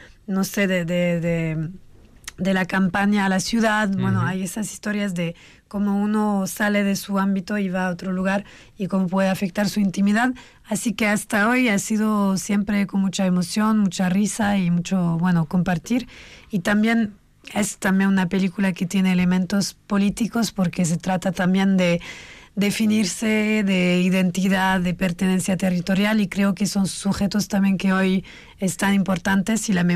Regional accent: France; nosotros crecimos en Francia, fuimos a la escuela, aprendimos la historia de Francia

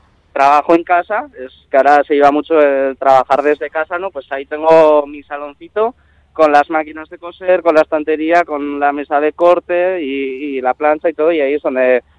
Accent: Pamplona, Navarre, Spain; Yo soy de Pamplona, del casco viejo de siempre, y pues todas las mañanas desde chiqui iba con mis aitas a ver los gigantes

